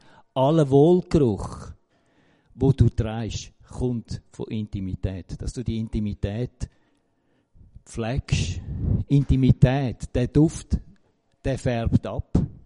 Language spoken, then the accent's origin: German; Schmerikon, St. Gallen, Switzerland; Ich bin in Schmerikon aufgewachsen, dort hatte es eine große Kaffeerösterei.